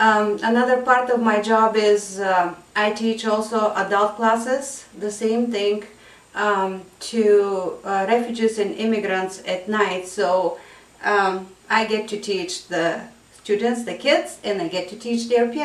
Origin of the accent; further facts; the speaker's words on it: Bulgaria; English is a second language; now in Spokane, United States; Originally, I'm from Bulgaria. It's a small country in southern Europe. And I came to the United States about 17 years ago. And ever since then, I've been living in Spokane, Washington.